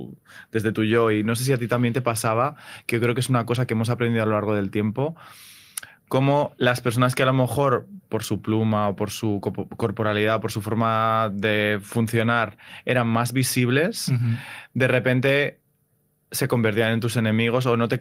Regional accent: San Fernando de Henares, Community of Madrid, Spain; O sea, yo soy de Madrid, yo soy de un barrio, bueno, de un barrio, de un pueblo, de San Fernando de Henares.

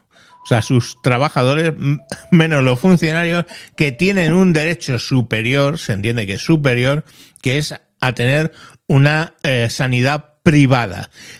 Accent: Madrid, Community of Madrid, Spain; yo soy de Madrid, como en mi caso, de la Comunidad de Madrid

